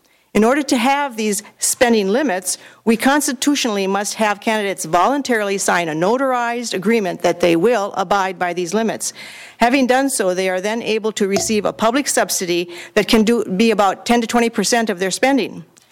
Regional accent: Columbia Heights, Minnesota, United States; from Columbia Heights, a senator.

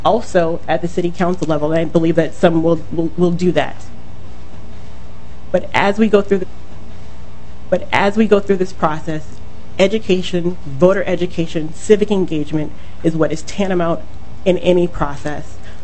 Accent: Minneapolis, Minnesota, United States; I'm from Minneapolis and just a regular voter.

